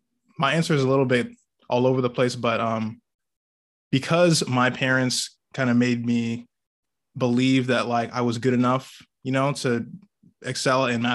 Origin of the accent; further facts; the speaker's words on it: United States; born there; so both my parents are Nigerian, and I was born in the States.